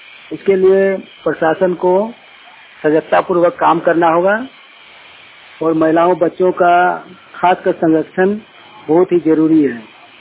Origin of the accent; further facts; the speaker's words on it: Kasma, Jharkhand, India; मैं ग्राम कसमा चट्टी पंचायत कसमा जिला बोकारो राज्य झारखंड का निवासी हूँ।